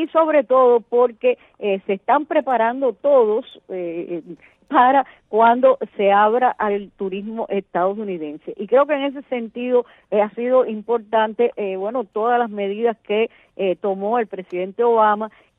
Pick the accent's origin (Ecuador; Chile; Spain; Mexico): Spain; now in Cuba; hasta los españoles que estamos aquí en Cuba.